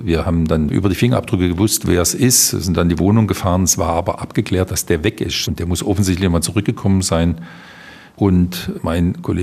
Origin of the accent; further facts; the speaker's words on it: Berlin, Germany; born there; ich bin in Ostberlin geboren, im April 62